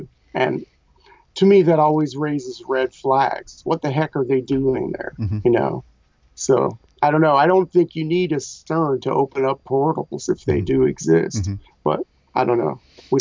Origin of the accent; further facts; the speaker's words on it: Albuquerque, New Mexico, United States; I grew up in New Mexico. It's a state, not a country. I grew up in New Mexico, Albuquerque.